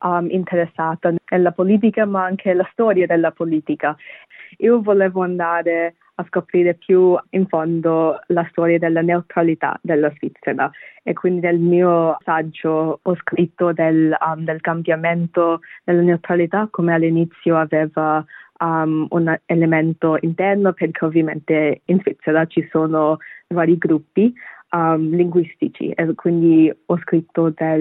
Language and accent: Italian; Perth, Western Australia, Australia; Italian is a second language; now in Canberra, Australia; io ho 19 anni e sono di origine bengalese, ma vivo in Australia, vengo da Perth e mi sono trasferita a Canberra per studiare.